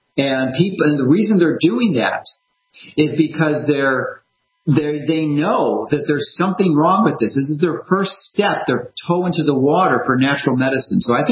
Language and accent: English; Chicago, Illinois, United States; and in Chicago, my hometown, next week.